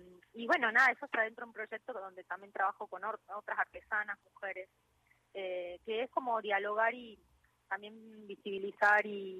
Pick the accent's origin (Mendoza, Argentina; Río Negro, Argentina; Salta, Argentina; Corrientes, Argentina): Salta, Argentina; Cafayate; que soy artista, bueno, nacida en Cafayate, ¿no? Yo soy de Cafayate, que es al sur de.